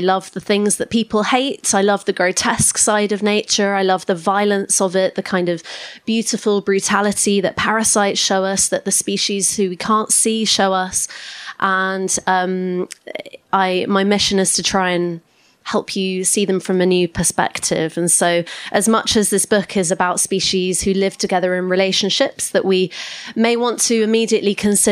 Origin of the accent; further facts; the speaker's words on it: Exeter, South West England, United Kingdom; also born or lived in United States; But a bit about me, I'm from Devon. I was actually born in the States, but grew up in Exeter area